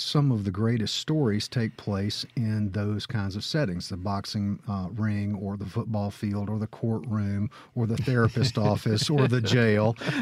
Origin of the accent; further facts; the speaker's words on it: Gulfport, Mississippi, United States; also born or lived in Oxford; I grew up in Gulfport and Oxford. I was born in Gulfport.